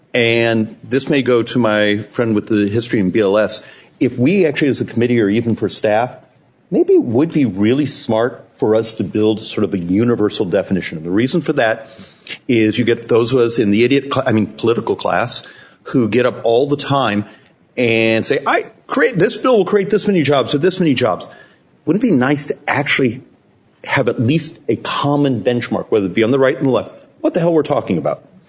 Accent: Maricopa, Arizona, United States; I'm from Maricopa.

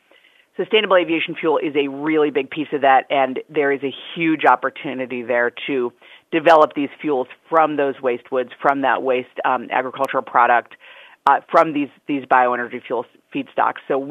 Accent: Wisconsin, United States; also born or lived in California; I'm from Wisconsin, and I spent a lot of time in California, both states with a lot of forested areas and a lot of agriculture.

